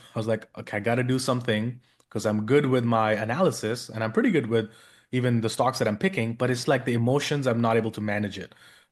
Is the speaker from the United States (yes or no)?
no; India; born there; English is a second language; moved away as an adult; where I was born in India, I felt like I didn't belong or fit